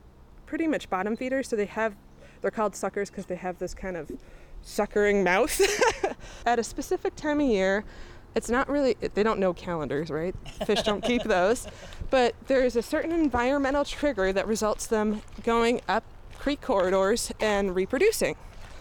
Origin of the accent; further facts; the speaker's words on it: Massachusetts, United States; I grew up in Massachusetts, across the street from a land trust.